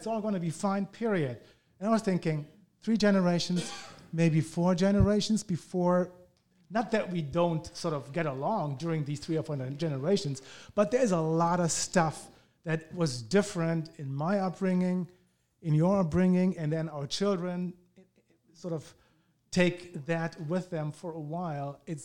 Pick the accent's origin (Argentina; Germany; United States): Germany; In my case, growing up in West Germany